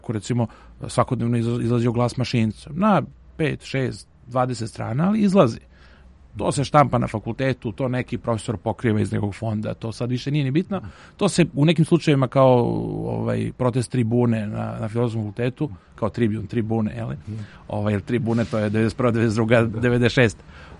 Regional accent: Belgrade, Serbia; ja sam iz Beograda, roditelji su mi fakultetski obrazovani bili, imao sam gde da živim.

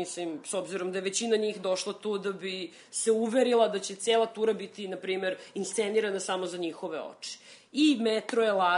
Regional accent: Serbia; kad vas pitaju odakle ste, naravno da ćemo reći Jugoslavija, pošto reći Srbija, bilo kome iz Azije ne znači apsolutno ništa

